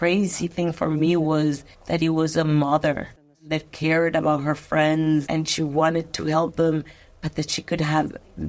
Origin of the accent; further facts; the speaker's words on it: Colombia; now in United States; I grew up in Colombia during the narco-traffic era.